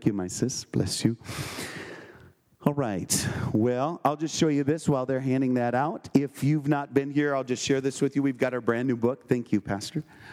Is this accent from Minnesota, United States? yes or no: yes; Minnesota, United States; I'm a Minnesotan, but I don't bring my checkbook.